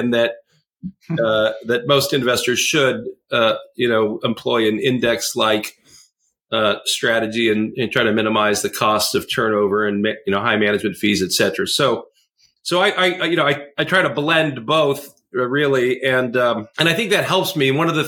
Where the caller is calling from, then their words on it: San Francisco, California, United States; I'm in San Francisco, actually 15 miles east of San Francisco.